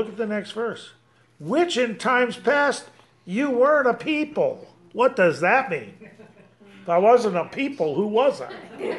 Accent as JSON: {"language": "English", "country": "Ireland", "said": "from Ireland. I was Irishman."}